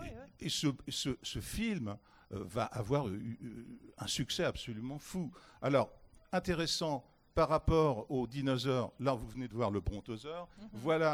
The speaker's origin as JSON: {"language": "French", "town": "Nantes", "region": "Pays de la Loire", "country": "France", "said": "que j'adore en tant que Nantais, évidemment"}